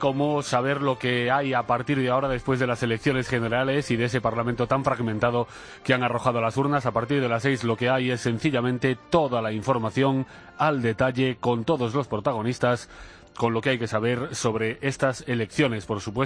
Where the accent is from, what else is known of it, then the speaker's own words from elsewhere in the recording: Asturias, Spain; Muy cerquita de mi pueblo, además, el occidente de Asturias, que es una parte del Principado que a mí me encanta.